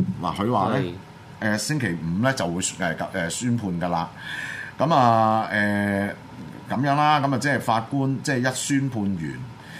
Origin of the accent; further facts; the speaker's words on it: Hong Kong; 即係呢一樣嘢係我哋香港人除咗要繼續爭取我哋嘅民主自由之外